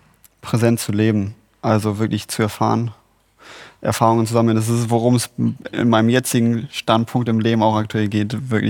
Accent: Hamburg, Germany; also born or lived in Alsace, France; now in Bulgaria; aktuell in Bulgarien am Schwarzen Meer. Ursprünglich komme ich aus Hamburg, da bin ich geboren. Tatsächlich bin ich auch gerade angemeldet in Hamburg. Und wir haben 2016 den Umzug von Hamburg ins Elsass nach Frankreich gemacht. Da 5 Jahre gelebt und leben aktuell seit 4 Jahren in Bulgarien am Schwarzen Meer.

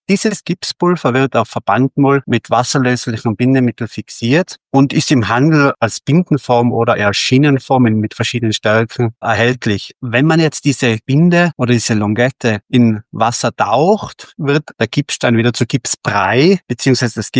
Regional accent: Tyrol, Austria; ich komme aus Tirol

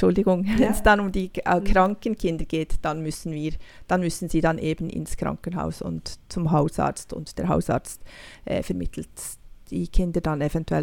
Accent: Switzerland; now in Norway; dass ich dann als Privatistin Deutsch studiert habe in Norwegen, als Schweizerin.

